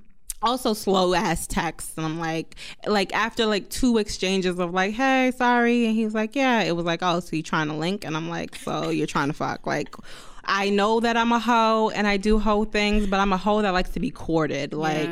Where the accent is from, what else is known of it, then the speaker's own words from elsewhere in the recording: Queens, New York, United States; also born or lived in Bronx; I was born in the Bronx, but I lived in Queens my whole life.